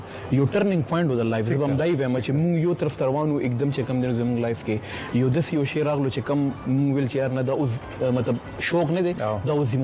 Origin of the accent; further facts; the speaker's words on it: Peshawar, Khyber Pakhtunkhwa, Pakistan; زه د پیښور نه تعلق دی او پیښور کې چې کوم دي زما سکولینګ سه پټ آباد کې شوی دی سم د پیښور کې شوی دی